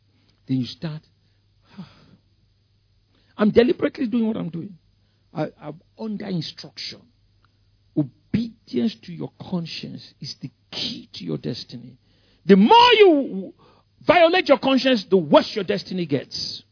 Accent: Ikoyi, Lagos, Nigeria; I wanted to go to London, like all my friends, everybody in Ikoyi. I grew up in Ikoyi, Victoria Island.

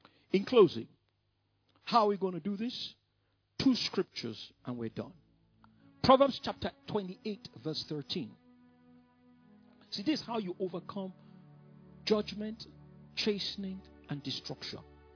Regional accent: England, United Kingdom; So I just said, oh, I'm from England, and I just wanted to come and say hello to Kenneth Hagin

